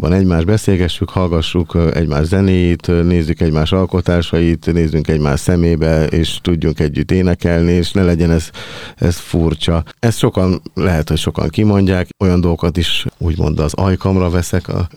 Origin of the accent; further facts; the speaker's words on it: Budapest, Hungary; Én budapesti vagyok, de sokat jártam Székelyföldön